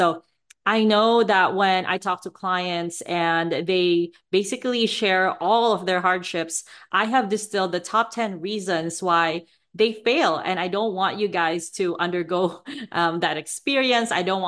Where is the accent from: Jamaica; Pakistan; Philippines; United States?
Philippines; I am a full-blooded Filipina. I grew up in the Philippines and I started traveling in 2016.